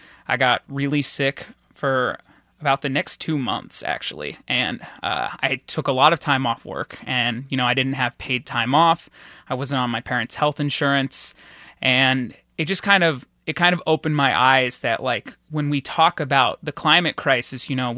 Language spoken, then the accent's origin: English; California, United States; This is my hometown, exactly. And in California, there is a lot more of a stronger environmental movement.